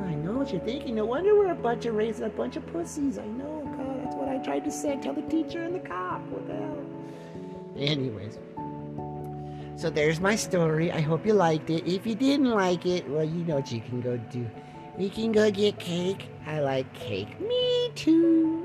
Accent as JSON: {"language": "English", "town": "Spokane", "region": "Washington", "country": "United States", "tie": "born or raised there", "moved": "yes", "said": "I was born in Spokane, Washington. I lived there until 1980. We were supposed to leave, like, right during that time when Mount St. Helens exploded."}